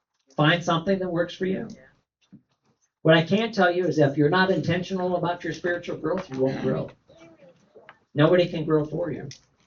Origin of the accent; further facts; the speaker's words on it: Kentucky, United States; There's a reason why I have somebody else do the scripture reading, because I grew up in Kentucky, right? I don't know how to say things.